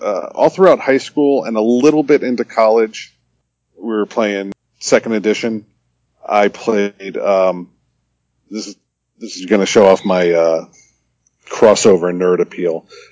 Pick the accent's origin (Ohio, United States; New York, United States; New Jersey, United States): New Jersey, United States; I grew up in New Jersey, so I don't know if that helps explain the violence that our game sessions were going through.